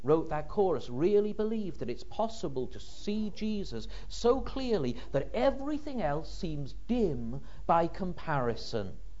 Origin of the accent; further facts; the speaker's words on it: Wales, United Kingdom; the church where I grew up in North Wales.